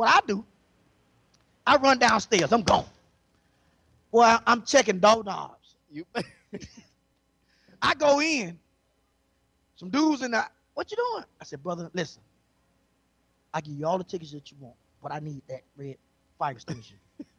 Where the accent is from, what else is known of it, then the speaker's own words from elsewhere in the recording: Florida, United States; I was from South Florida. We woke up on our toes being slick.